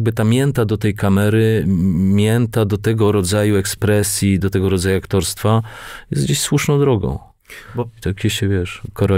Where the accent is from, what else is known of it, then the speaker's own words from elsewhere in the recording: Sosnowiec, Silesian Voivodeship, Poland; Bardzo lubię Śląsk, przy którym się wychowałem, przez który wielokrotnie dostałem zęby za to, że jestem z Sosnowca